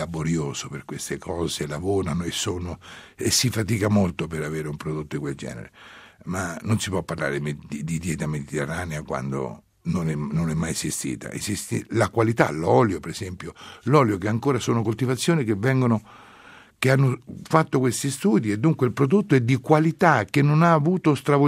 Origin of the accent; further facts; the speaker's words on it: Umbria, Italy; sono toscano di origine. Dunque sono epitignano, dunque praticamente le mie origini, poi dopo è chiaro io sono nato, vissuto in Umbria, ma il mio ceppo paterno parte da lì.